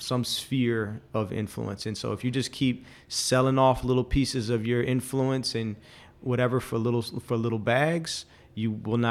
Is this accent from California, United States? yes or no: yes; Oakland, California, United States; I'm from Oakland and I don't like how Oakland is now because of, you know, the culture that has spread out from Silicon Valley and bled into Oakland